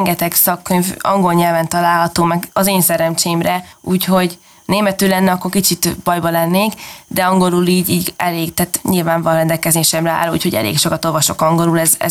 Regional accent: Hungary; nyilván miután magyar vagyok, és a hazám az első nekem is, legyen az egy magyar ember.

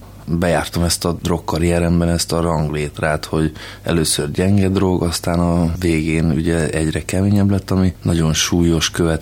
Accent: Budapest, Hungary; Budapesten nőttem föl, tehát nem volt nehéz ebbe beleesni.

